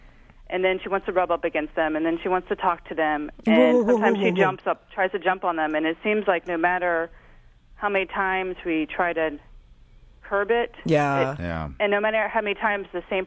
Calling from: Anchorage, Alaska, United States; I'm calling from Anchorage, Alaska.

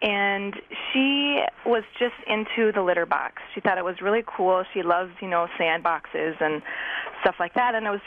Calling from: Black River Falls, Wisconsin, United States; I'm from Black River Falls, Wisconsin.

